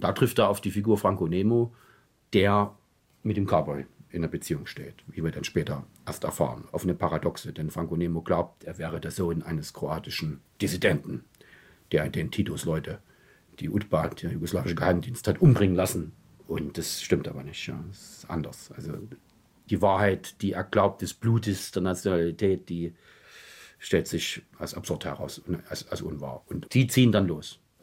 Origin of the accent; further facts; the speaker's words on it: Leipzig, Saxony, Germany; Ich bin ja nun als Kind hier aufgewachsen in Leipzig.